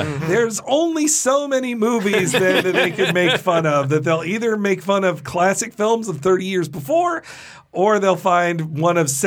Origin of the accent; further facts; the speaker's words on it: the South, United States; also born or lived in Florida; And I have to say, as a Southerner, I could identify with this the way people look down on you from an accent.